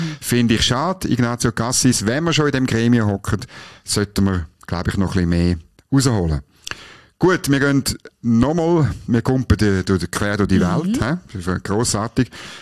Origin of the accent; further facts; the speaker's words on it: Switzerland; Aber jetzt als Schweizer sind wir ja weniger betroffen.